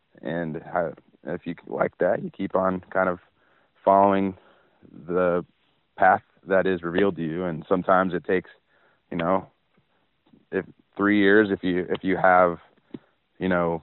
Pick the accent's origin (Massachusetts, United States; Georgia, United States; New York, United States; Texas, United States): Georgia, United States; Atlanta; now in Alaska, United States; I'm from Atlanta, Georgia, so I'd never dreamed of finding myself in this situation, but I came up to Alaska to get a summer job